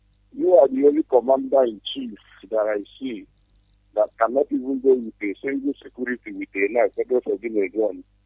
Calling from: Indonesia; I'm calling from Indonesia.

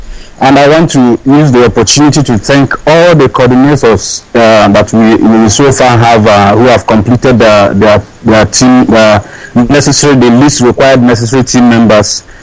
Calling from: Malaysia; I'm calling from Malaysia.

